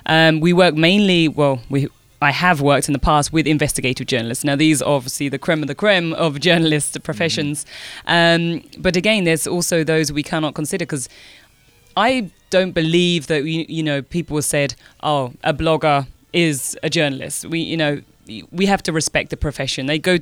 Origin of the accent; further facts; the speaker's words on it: United Kingdom; born there; No, I was actually born in the UK.